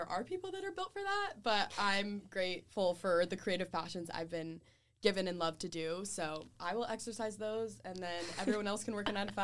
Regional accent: San Diego, California, United States; So I am from San Diego. I'm born and raised, lived here my whole life.

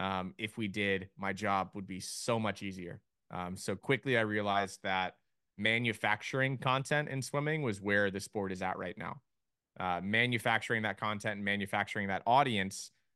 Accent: Austin, Texas, United States; This is in Austin, Texas.

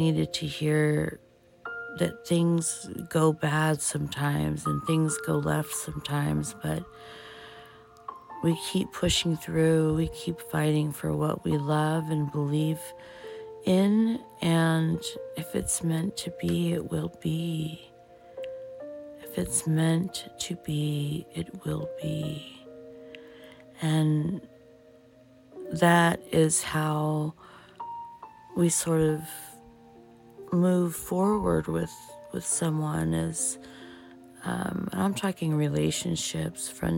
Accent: United States; Palm is a Portuguese media platform and I'm Portuguese American

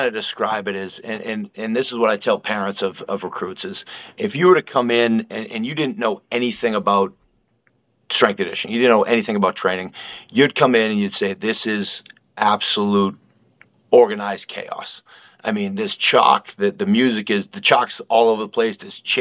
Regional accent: Boston, Massachusetts, United States; Yeah, I'm from Boston originally.

